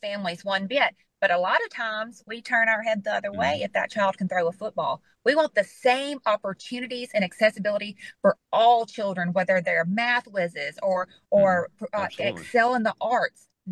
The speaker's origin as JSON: {"language": "English", "region": "Mississippi", "country": "United States", "tie": "born or raised there", "said": "because I'm a Delta girl, born and raised in Mississippi Delta. I'm from Sunflower County"}